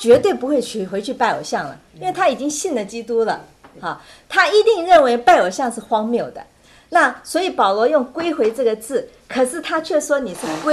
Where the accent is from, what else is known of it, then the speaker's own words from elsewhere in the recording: China; 他们跟我们中国人一样有阴历、我们中国人的历就叫做阴历